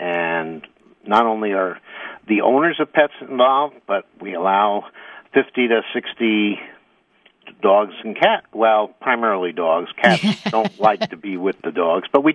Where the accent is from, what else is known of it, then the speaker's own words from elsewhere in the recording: New Jersey, United States; now in Michigan, United States; That's how I came out to Michigan from New Jersey, was to be a vet at the through MSU.